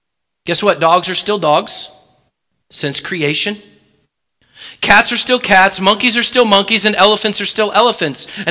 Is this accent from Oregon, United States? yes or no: yes; Oregon, United States; Growing up in Oregon, in a secular school, public school